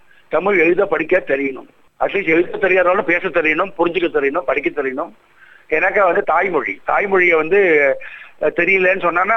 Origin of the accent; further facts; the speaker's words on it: Delhi, India; நான் வந்து டெல்லியில பிறந்து வளர்ந்தவன்